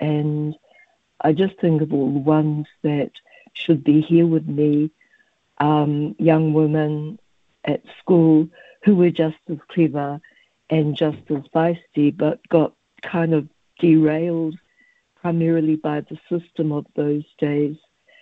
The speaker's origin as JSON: {"language": "English", "town": "Rotorua", "region": "Bay of Plenty", "country": "New Zealand", "tie": "born or raised there", "said": "growing up in Ohenemushi, the emphasis here was on tourism"}